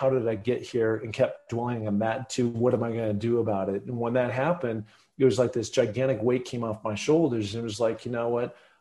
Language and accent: English; Seattle, Washington, United States; growing up in Seattle and anybody who knows the Great Northwest knows there's a lot of mountains around. We've got one grand one called Mount Rainier.